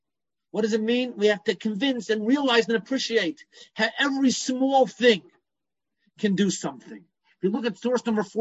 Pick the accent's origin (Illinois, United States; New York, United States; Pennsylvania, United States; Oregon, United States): Illinois, United States; Chicago; When I was growing up in Chicago, my father had a doctor.